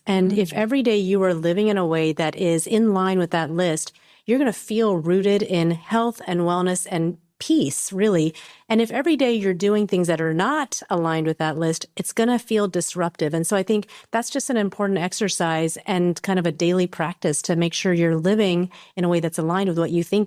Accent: United States; Well, I grew up in the United States, but I'm Chinese.

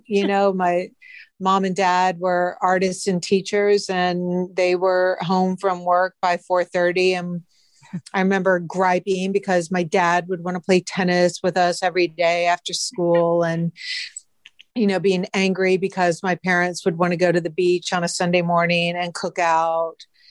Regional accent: St. Simons Island, Georgia, United States; I'm from St. Simons Island. Yes.

